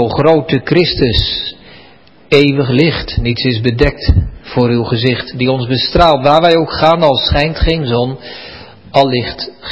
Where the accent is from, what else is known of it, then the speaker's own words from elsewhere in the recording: Netherlands; Heren, wij zijn ook Nederlanders, wij horen er ook bij. We hebben een zondvloed verdiend.